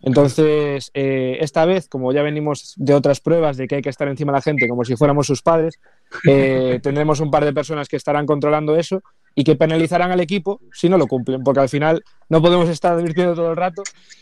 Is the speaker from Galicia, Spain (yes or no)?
yes; Galicia, Spain; como somos gallegos y como en Galicia hay muchísima afición